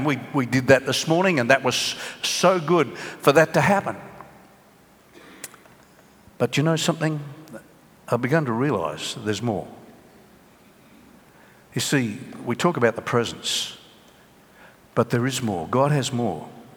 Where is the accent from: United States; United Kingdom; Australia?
Australia; Queensland; about being a Queenslander